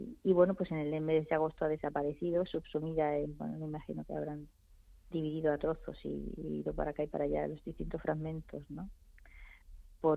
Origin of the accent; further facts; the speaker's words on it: El Borge, Andalusia, Spain; Mi pueblo, el Borges.